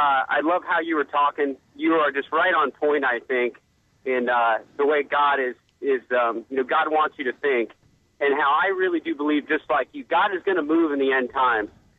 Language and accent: English; California, United States; I'm from Northern California